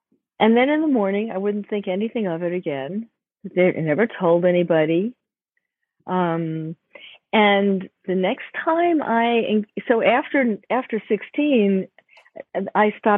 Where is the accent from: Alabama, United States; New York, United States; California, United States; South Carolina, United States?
New York, United States; Bronx; and I grew up in the Bronx, which was kind of safe back then. It became not so safe, but you know, okay.